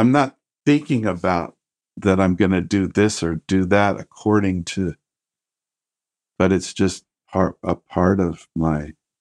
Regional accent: Denver, Colorado, United States; like we grew up in the middle of Denver, Colorado, where we had a house and my father would go to work every day.

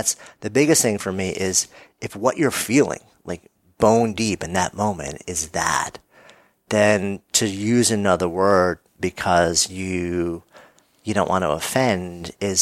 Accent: New York, United States; If I'm hanging out with my friends, I'm a New Yorker.

